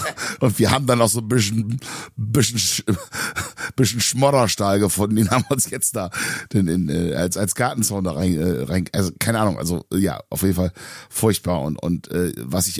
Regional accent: Bremen, Germany

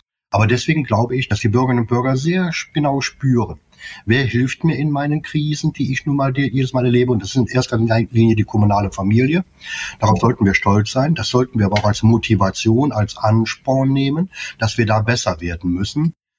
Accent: North Rhine-Westphalia, Germany; Ja, ich komme aus dem Rheinland und da sagt man, man kennt sich, man hilft sich.

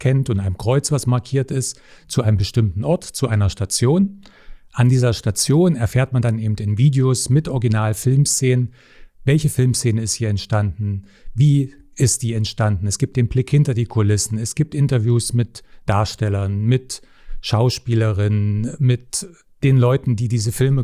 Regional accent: Halle, Saxony-Anhalt, Germany; Wie du schon sagst, ich komme aus Halle. Ich lebe und arbeite jetzt wieder in Halle. War lange Zeit auch in Berlin tätig, habe in Sachsen-Anhalt studiert, Medieninformatik.

